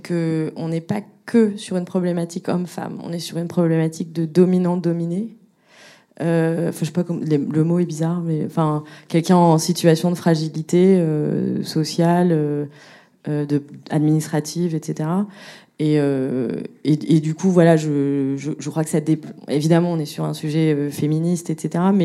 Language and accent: French; France; accent: French; j'ai un fort accent français